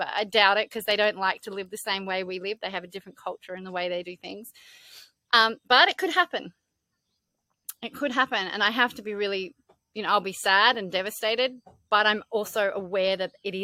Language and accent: English; Australia; I am still an Australian. I'm very connected to that.